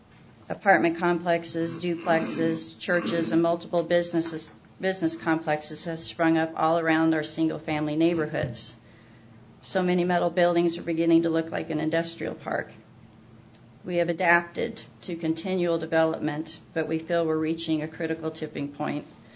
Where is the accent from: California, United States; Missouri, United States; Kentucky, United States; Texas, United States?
Missouri, United States; Branson; born there; I was born in Branson.